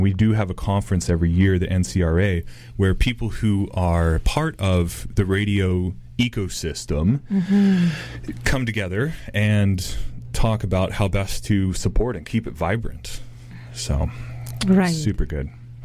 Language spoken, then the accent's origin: English; California, United States; the first time I interacted with radio growing up in California in the 90s.